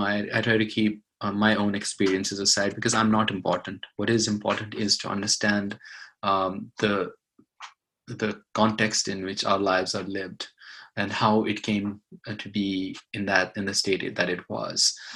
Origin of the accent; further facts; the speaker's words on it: Jammu and Kashmir, India; I grew up in Kashmir, and just like both of you, we have seen the 1990s